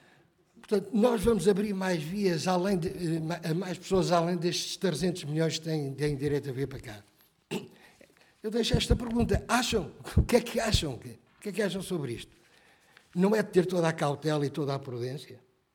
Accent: Portugal; somos portugueses

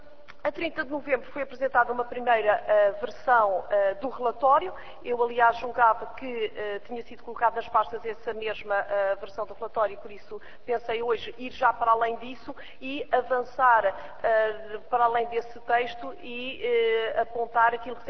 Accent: Portugal; enquanto portuguesa

